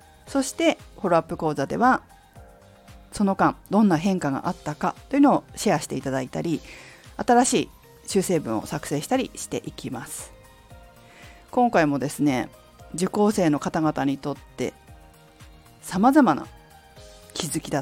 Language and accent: Japanese; Fukushima, Japan; 私もね、福島出身なのですごいわかるんですけど